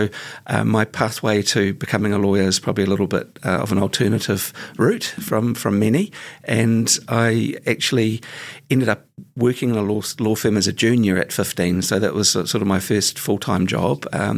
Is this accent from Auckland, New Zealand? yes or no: yes; Auckland, New Zealand; also born or lived in Europe; Yeah, so I was born in Auckland quite a while ago now and spent most of my younger years there, although we did live for a little while in Europe. So I'm a son of an immigrant father, Dutch father, and Kiwi mother.